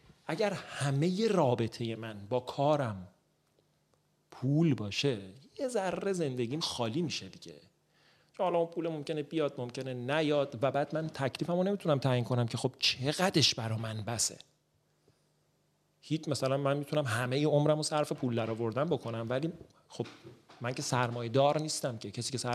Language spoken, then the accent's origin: Persian; Iran; born there; آقا من یه آدمی ام، توی ایران به دنیا اومدم، توی خانواده متوسط کارمند.